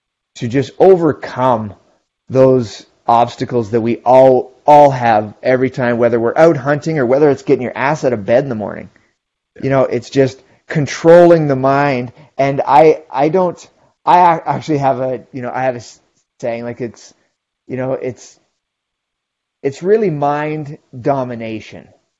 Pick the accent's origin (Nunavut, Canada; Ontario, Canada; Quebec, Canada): Ontario, Canada; because growing up in Ontario, it's all flat